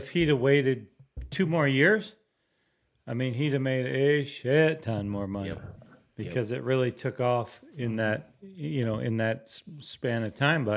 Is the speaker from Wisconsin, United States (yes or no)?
yes; Wisconsin, United States; now in North Texas, United States; but I grew up in Wisconsin with hills and trees